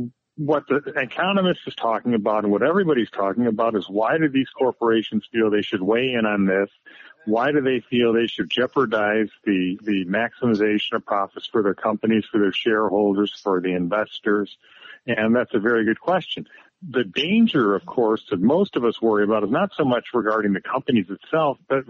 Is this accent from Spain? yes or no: no; Ireland; As an Irishman, John, I've never been part of the British Empire.